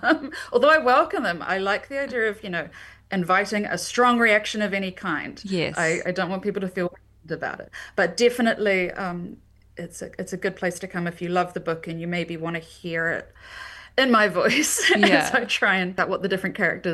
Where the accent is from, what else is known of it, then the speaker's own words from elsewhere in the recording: Wairuku, New Zealand; I grew up in Wairuku and I couldn't have written this book without being from Wairuku.